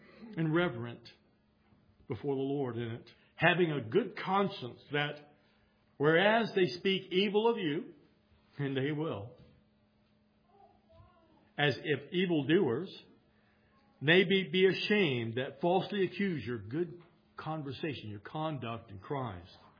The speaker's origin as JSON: {"language": "English", "region": "Missouri", "country": "United States", "said": "I'm from Missouri. I'm used to saying it. I like it."}